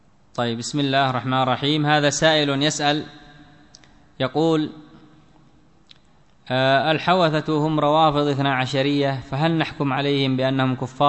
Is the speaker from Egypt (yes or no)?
no; Yemen; خصوصا عندنا في اليمن